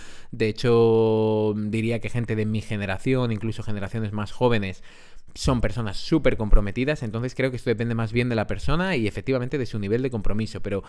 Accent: Madrid, Community of Madrid, Spain; soy cosmopolita porque soy de Madrid, pero no tanto, ¿no?

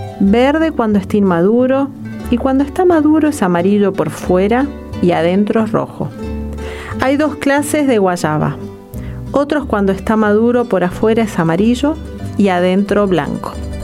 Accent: Concepción, Paraguay; now in Argentina; Cuando era chica en Concepción no había agua. Íbamos a buscarla en carreta de buey.

